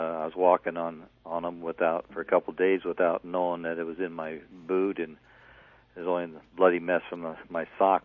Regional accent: Norwalk, California, United States; I'm from Norwalk, California, and I'm a construction worker.

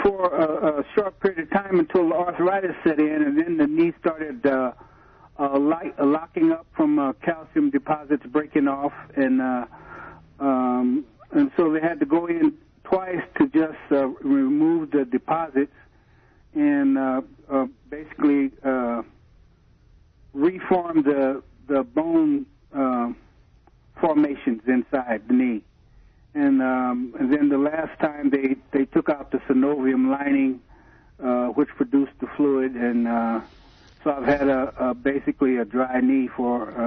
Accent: Nebraska, United States; Well, I'm originally from Nebraska. I live in Apple Valley.

